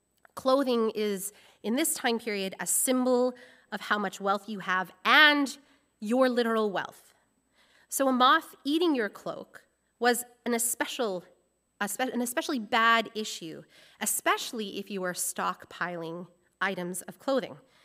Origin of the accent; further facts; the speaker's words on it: Alberta, Canada; now in British Columbia, Canada; I'm from Alberta. There are no rats there.